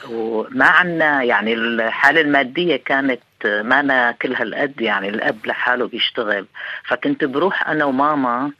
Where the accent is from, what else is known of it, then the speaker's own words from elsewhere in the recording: Syria; moved away as an adult; now in London, United Kingdom; اللي كبرت وتعديت فترة المراهقة، وكنت دائما يعني كل ما بشوف لعبة بجيبها بخيطها بعملها بساوي أشياء منها، طلعت من سوريا وإجيت على لندن